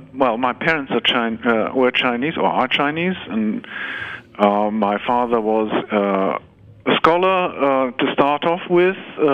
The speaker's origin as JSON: {"language": "English", "region": "Hamburg", "country": "Germany", "tie": "born or raised there", "also_born_or_lived": "England / United States", "second_language": "English", "said": "I was brought up in Germany with German culture. I went to school in England, I studied in London, and then I started working in the United States."}